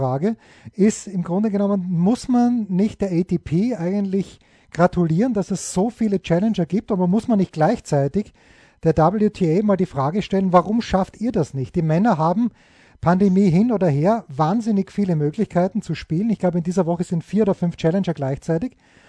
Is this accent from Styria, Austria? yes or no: yes; Styria, Austria; Ich bin Steirer